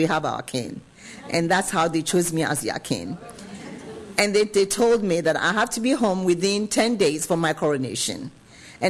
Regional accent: United States; I said, listen, I'm from the United States. I'm an adult.

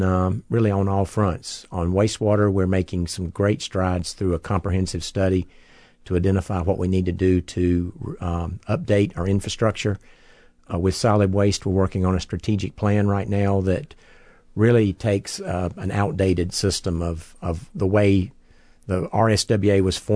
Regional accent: Charlotte, North Carolina, United States; Well, I was born in the suburban area of Charlotte, North Carolina. Grew up there.

